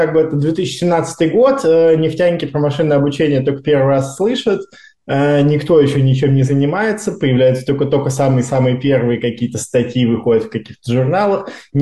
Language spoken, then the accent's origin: Russian; Moscow Oblast, Russia; Я из Подмосковья учился в обычной школе, которая потом стала лицеем.